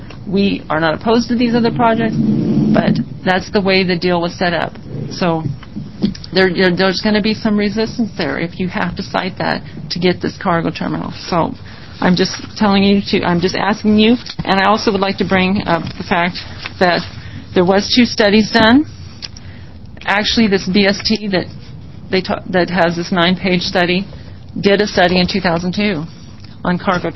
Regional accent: North Bend, United States; I was born and raised in North Bend. I've lived there my entire life.

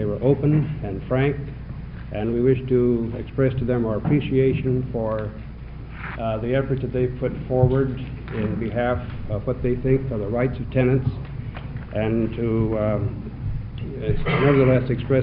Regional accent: Portland, Oregon, United States; I'm a lawyer from Portland, and I represent the Oregon Apartment Association.

